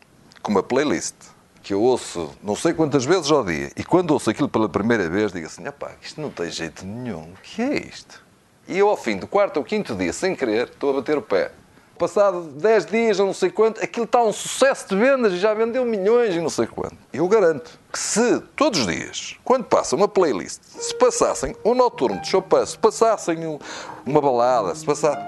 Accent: São João da Madeira, Aveiro, Portugal; Eu não sou do Porto, não sou de uma grande cidade, sou de São João da Madeira.

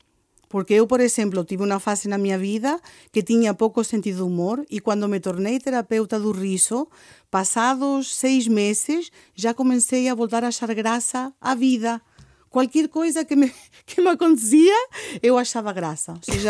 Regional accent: Spain; Portuguese is a second language; E então é muito difícil perder o sotaque. Não consigo me apanhar-me logo. Chego a um sítio e digo, bom dia. Ah, és espanhola? Sim. É imediato.

